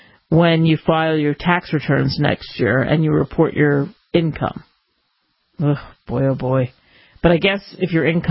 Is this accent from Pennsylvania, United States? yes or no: yes; Pennsylvania, United States; I remember I grew up outside of Philly. There's a station called WFIL